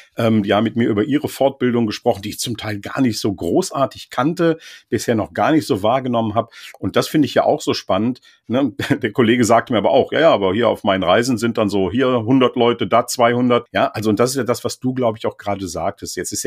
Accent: North Rhine-Westphalia, Germany; ich komme ja aus dem Rheinland, auch obwohl ich an der Nordsee wohne.

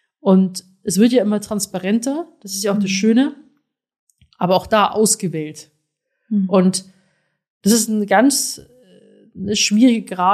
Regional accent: Rosenheim, Bavaria, Germany; now in Berlin, Germany; Ich bin 28 Jahre, ich komme aus Rosenheim

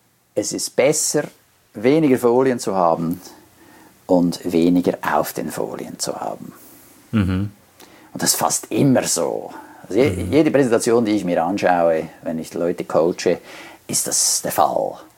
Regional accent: Switzerland; ich komme aus der Schweiz.

